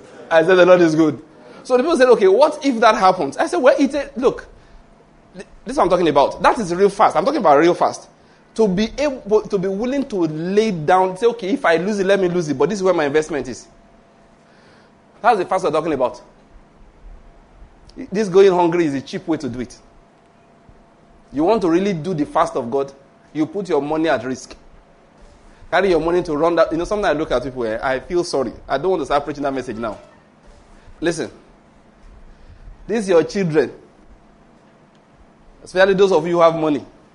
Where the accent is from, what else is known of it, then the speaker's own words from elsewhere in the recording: Western Nigeria, Nigeria; now in Enugu, Nigeria; Naturally speaking, I'm from Western Nigeria. You know that.